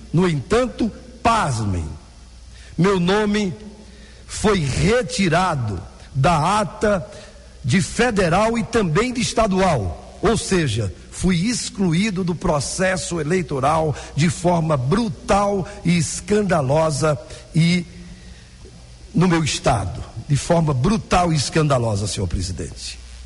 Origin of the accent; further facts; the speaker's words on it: Pernambuco, Brazil; mas eu vi na minha terra, lá em Pernambuco, a maldade que fizeram comigo.